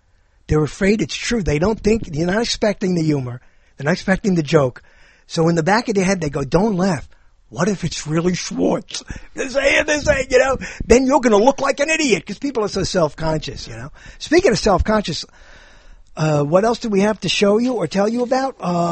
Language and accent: English; Mexico; I'm from Mexico, not Mexico.